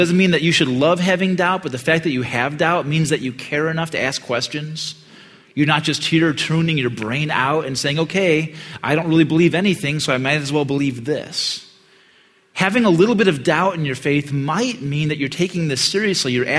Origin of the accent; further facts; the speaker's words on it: Midwest, United States; But I grew up in the Midwest, 98% Dutch, so that's the only ethnicity I can make fun of.